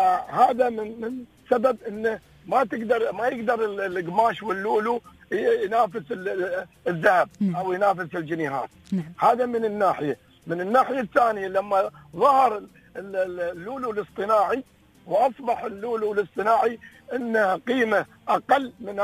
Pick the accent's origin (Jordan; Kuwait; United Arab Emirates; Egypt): United Arab Emirates; نحن من الإمارات